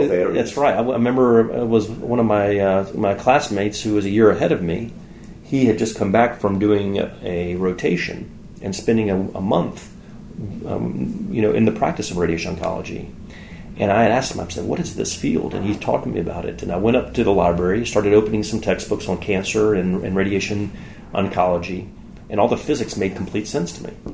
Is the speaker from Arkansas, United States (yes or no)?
no; Atlanta, Georgia, United States; I'm from Atlanta, Georgia, and got into Emory Medical School there